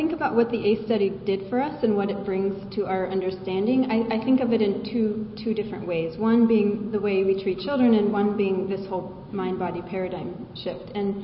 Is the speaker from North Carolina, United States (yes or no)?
yes; Asheville, North Carolina, United States; I'm from Asheville, North Carolina. That's Buncombe County in western North Carolina.